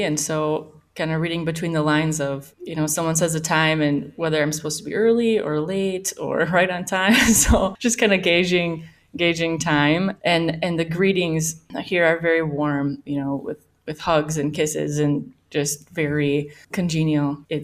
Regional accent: Menomonie, Wisconsin, United States; I grew up in Menominee, Wisconsin.

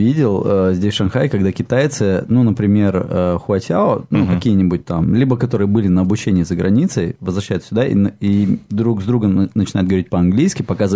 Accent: Russia; Не, меня просто спрашивают, откуда я говорю, просто из России.

